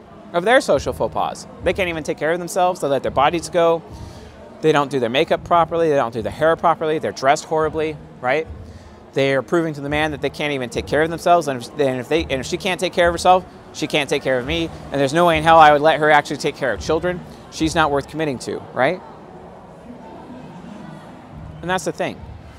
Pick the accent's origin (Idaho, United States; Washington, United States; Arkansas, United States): Washington, United States; Yeah, I'm from Washington State, up in the San Juan Islands.